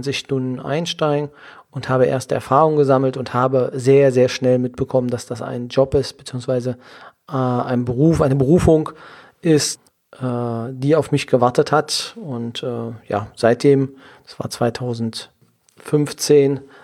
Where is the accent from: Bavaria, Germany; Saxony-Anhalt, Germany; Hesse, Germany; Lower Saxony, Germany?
Saxony-Anhalt, Germany; Ich komme aus der Nähe von Magdeburg. Im schönen Sachsen-Anhalt bin ich geboren, dort auch zur Schule gegangen, habe mein Abitur dort absolviert